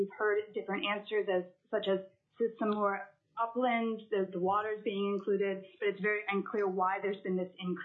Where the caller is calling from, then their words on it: Homer, Alaska, United States; I'm calling in from Homer, Alaska